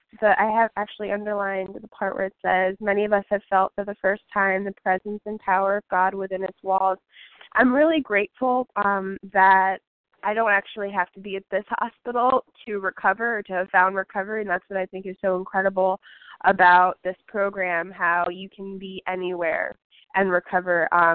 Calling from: Houston, Texas, United States; I'm calling from Houston, Texas

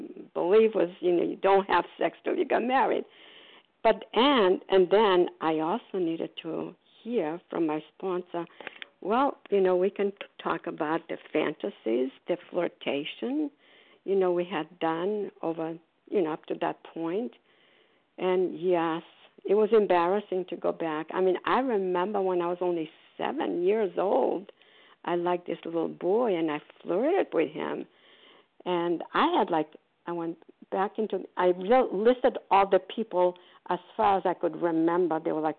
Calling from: Port Charlotte, Florida, United States; grateful, recovered, compulsive overeater, and I'm calling from Florida, Port Charles, Florida.

